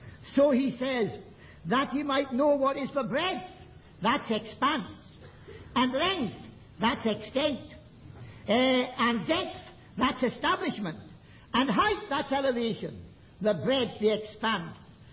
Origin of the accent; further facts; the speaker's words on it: Newcastle upon Tyne, North East England, United Kingdom; I remember once in the meeting where I was brought up in heaven on Tyne